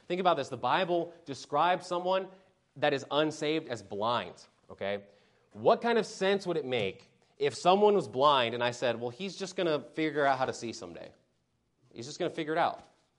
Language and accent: English; Vancouver, British Columbia, Canada; I'm like, bro, it's okay. I'm from Vancouver.